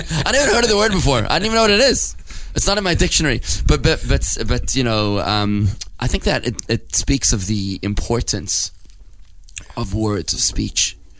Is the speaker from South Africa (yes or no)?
yes; South Africa; But you knew that I came from South Africa, right?